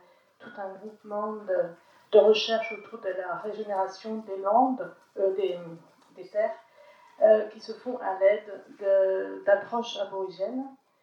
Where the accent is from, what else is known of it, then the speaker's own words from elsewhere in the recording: Plérin, Brittany, France; Donc moi, je suis originaire de Plérin et quand j'étais gamine, on allait au bord de la rivière